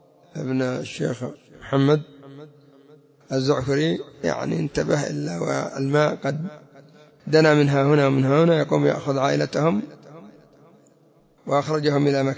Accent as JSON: {"language": "Arabic", "country": "Yemen", "said": "أما عندنا في اليمن يعني البنية التحتية ضعيفة جدا"}